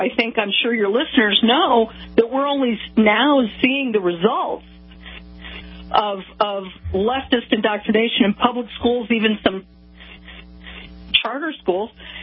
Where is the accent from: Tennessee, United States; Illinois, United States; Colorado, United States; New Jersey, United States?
Colorado, United States; Denver; also born or lived in New York / Los Angeles / Florida; I've lived in New York. I've lived in L.A. I've lived in Florida, but Denver, Colorado is my hometown.